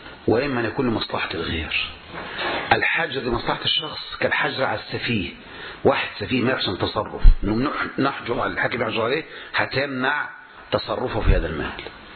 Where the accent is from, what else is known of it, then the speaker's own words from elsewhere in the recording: Egypt; يعني عندنا في مصر 3/4 المحاكم يا إخواني قضايا إيصالات مضروبة وشيكات مزورة.